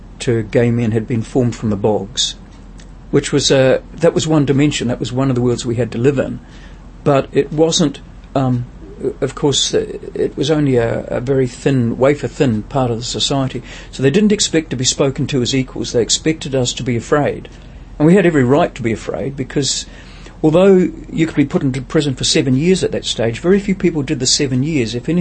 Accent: Pukeatua, Waikato, New Zealand; I grew up in Pukeatua, it was a little farming district.

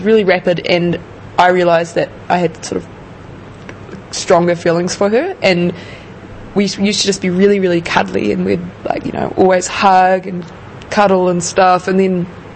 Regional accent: Waikato, New Zealand; I'm studying vet at Palmerston North in my second year. From the Waikato. Born and raised in New Zealand.

